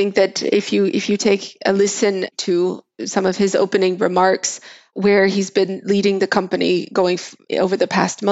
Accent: United States; moved away; I mean, I'm American, I grew up in the US, away from public transportation. Closest thing was the use of the DC Metro. Now I come in, I live in Europe, I don't own a car

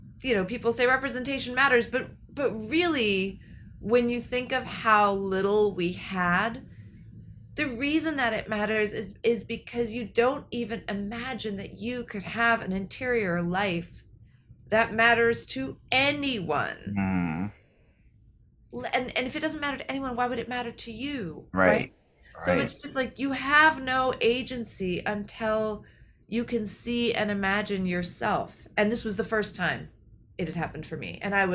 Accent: New Mexico, United States; Obviously Bollywood has a huge, huge film output, but I didn't grow up in India, and in New Mexico, we didn't get a lot of Bollywood movies.

